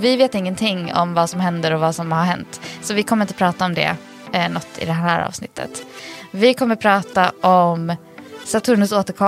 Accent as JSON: {"language": "Swedish", "region": "Dalarna County", "country": "Sweden", "tie": "born or raised there", "said": "Jag är ändå uppvuxen i Dalarna"}